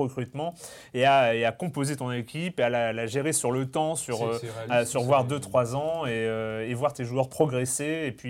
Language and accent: French; Lorient, Brittany, France; Voilà, bon, c'est là où j'ai grandi.